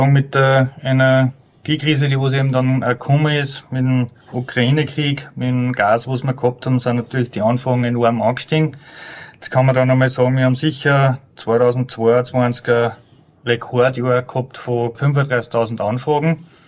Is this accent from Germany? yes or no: no; Upper Austria, Austria; zumindest bei uns in Oberösterreich, nicht immer so leicht